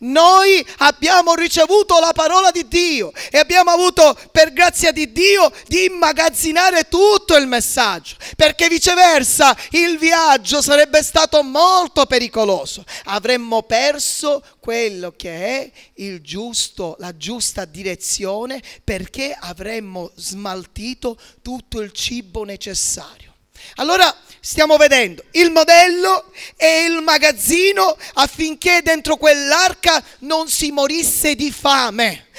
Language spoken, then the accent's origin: Italian; Sicily, Italy; parlo da siciliano.